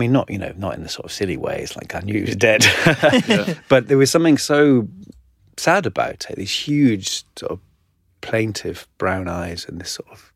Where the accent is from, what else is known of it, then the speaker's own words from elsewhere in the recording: North East England, United Kingdom; County Durham, in the northeast.